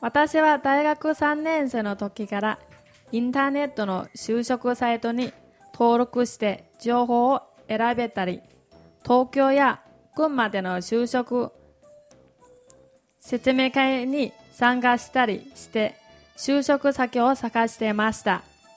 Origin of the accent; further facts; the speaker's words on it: Inner Mongolia, China; Japanese is a second language; 中国の内モンゴルから参りました。